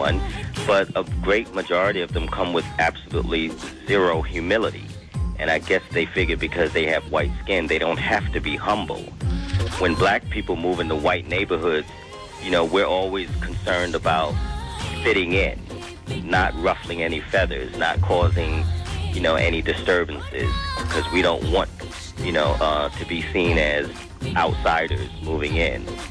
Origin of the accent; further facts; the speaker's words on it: New York City, New York, United States; I've been living in Harlem all my life. In fact, I don't know how much you know about Harlem, but I was born in Sydenham Hospital.